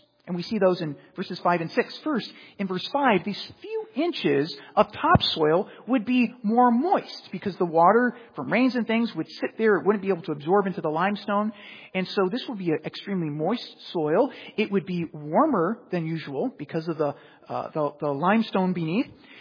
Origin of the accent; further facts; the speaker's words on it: Queens, New York, United States; Maybe I grew up in Queens, and some of you hailing from other places in the city may not have an even dirt bed